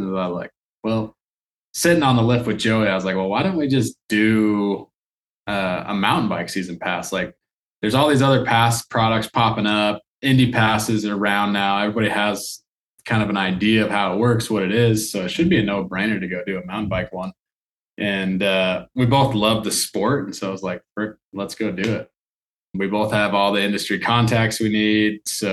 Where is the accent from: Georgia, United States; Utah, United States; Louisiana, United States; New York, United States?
Utah, United States; Obviously, I live in Utah, Salt Lake City, on the Wasatch Front here. And, you know, growing up in Utah, I was lucky enough to go to a nice school